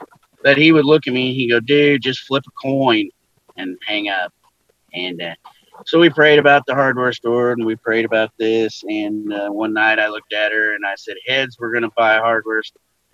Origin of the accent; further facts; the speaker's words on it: Midwest, United States; I'm from the Midwest, so I don't see a tornado